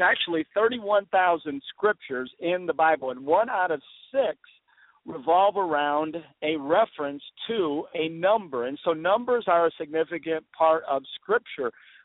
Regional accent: Indianapolis, Indiana, United States; I'm from Indianapolis. The Colts lost a couple of days ago

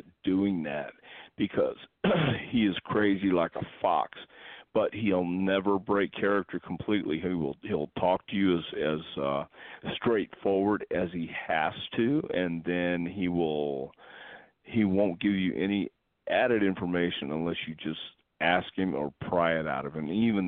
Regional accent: Texas, United States; also born or lived in Houston; I grew up in West Texas and for 10 years, and the Funks were just starting, and they started in West Texas.

